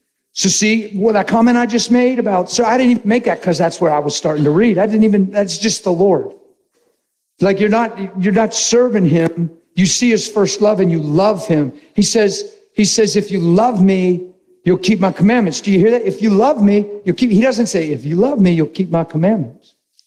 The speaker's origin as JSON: {"language": "English", "region": "East Coast", "country": "United States", "said": "I say, guys, come on. I'm from the East Coast."}